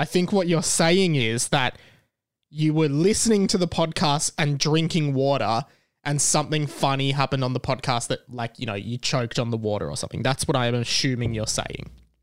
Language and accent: English; Australia; accent: Australian; which may be you, like, interpreting my Australian accent.